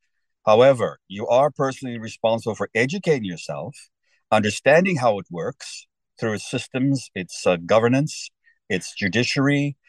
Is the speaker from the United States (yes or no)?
no; South Africa; because I am from South Africa originally. I lived through a lot of that movement from when I was born, so the late 50s, 60s.